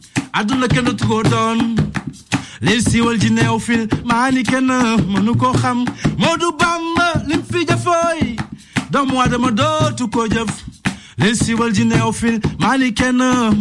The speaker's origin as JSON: {"language": "French", "region": "Dakar", "country": "Senegal", "tie": "born or raised there", "said": "je suis né à Dakar, j'ai grandi à Dakar."}